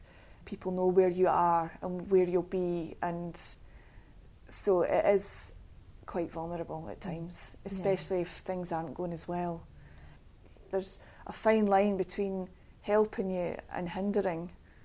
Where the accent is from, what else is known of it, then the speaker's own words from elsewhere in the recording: Bathgate, Scotland, United Kingdom; I'm from Bathgate in Scotland.